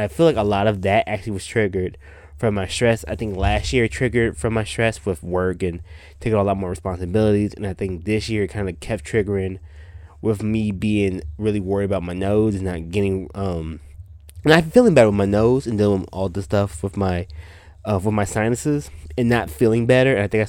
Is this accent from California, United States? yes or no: no; Chicago, Illinois, United States; I've done, like, a lot of my stuff, Chicago, I'm from Chicago, so I do a lot of stuff in the Chicagoland area and things like that.